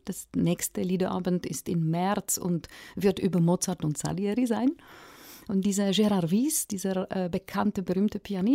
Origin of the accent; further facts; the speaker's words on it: Czechia; now in Switzerland; natürlich bin ich Tschechin mit mährischen Wurzeln, in der Schweiz schon länger lebend als in meiner Ursprungsheimat.